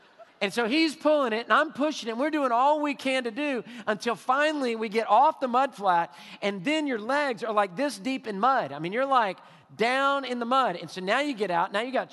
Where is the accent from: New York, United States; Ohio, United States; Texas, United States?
Texas, United States; I'm from Texas. I'm going home, okay? We don't do this in Texas.